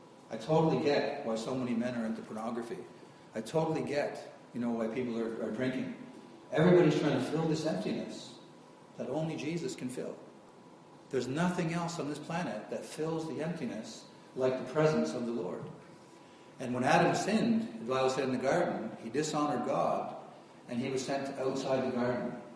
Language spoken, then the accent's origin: English; Toronto, Ontario, Canada; So I grew up in Toronto. 1960 I was born.